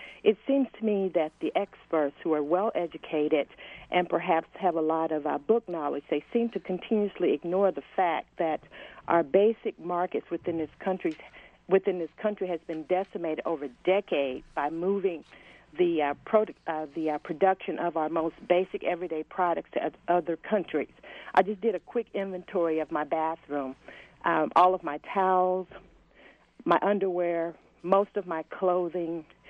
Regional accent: the South, United States; as I grew up in the South, people could be almost guaranteed that when they were ready to go to work, if they didn't want to go to college, they could go work in the textile mills

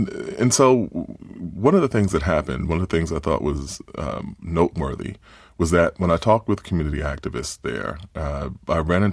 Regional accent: Queens, New York, United States; I grew up in Queens, New York, but my mother was from Alabama, my father was from Georgia.

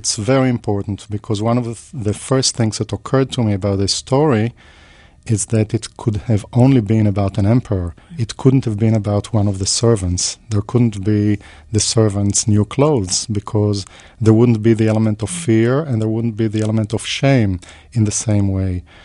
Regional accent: Tel Aviv, Tel Aviv District, Israel; I grew up in Tel Aviv, in Israel. I was born in 1948, so I was born right into immediately the post-independence period

